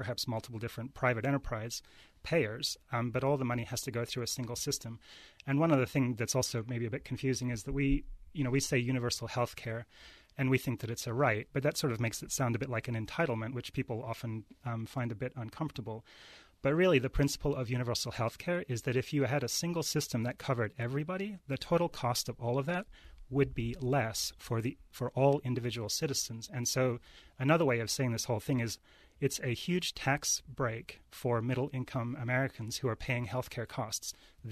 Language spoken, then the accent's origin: English; Australia; I grew up in Australia, and at that time they had universal health care in Australia